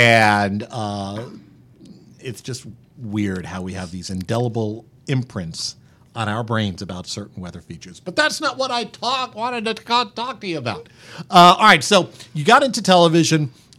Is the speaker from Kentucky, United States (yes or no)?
no; New York, United States; And I grew up just around the New York City area.